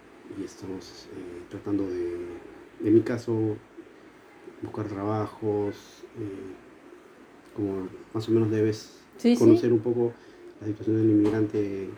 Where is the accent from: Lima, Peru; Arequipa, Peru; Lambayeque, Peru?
Lima, Peru; now in Seville, Spain; Yo soy de Lima, Perú.